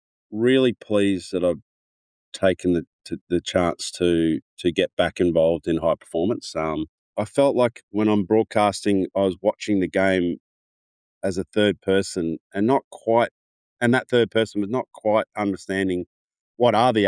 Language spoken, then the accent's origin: English; Queensland, Australia; Now, we grew up in Queensland